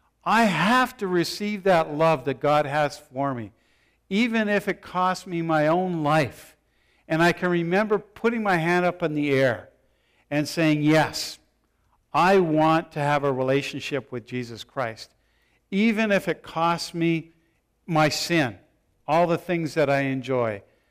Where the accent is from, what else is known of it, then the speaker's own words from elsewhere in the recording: Canada; I'm a Canadian. I'm a Christian already because I'm born in Canada.